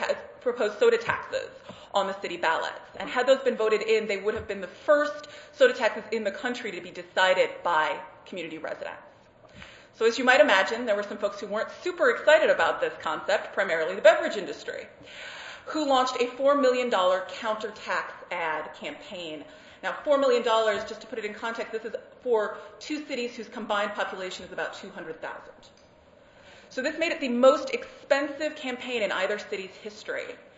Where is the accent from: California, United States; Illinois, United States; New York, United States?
California, United States; Oakland; Richmond is in Northern California near my hometown of Oakland